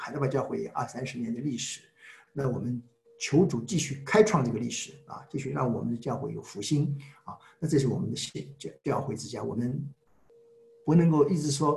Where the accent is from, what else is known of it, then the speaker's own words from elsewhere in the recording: Shanghai, China; 我是广东人嘛，其实啊，那我在上海长大，就是那我爷爷的故乡呢，我问来问去，我一直知道的是在什么呢？广东南海啊，佛山啊